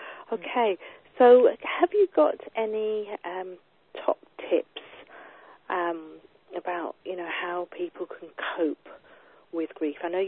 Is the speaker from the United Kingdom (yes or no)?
yes; England, United Kingdom; being British or English, you know, it's a case of, oh, you stiff upper lip